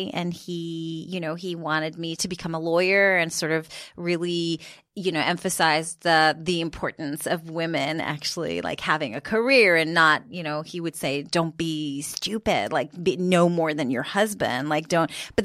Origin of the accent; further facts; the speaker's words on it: Israel; moved away as an adult; now in United Kingdom; I live in the UK, but I was born and raised in Israel, actually.